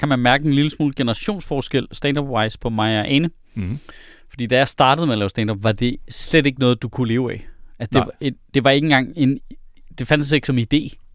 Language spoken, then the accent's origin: Danish; Sorø, Zealand, Denmark; Lige præcis, hvor jeg kommer fra.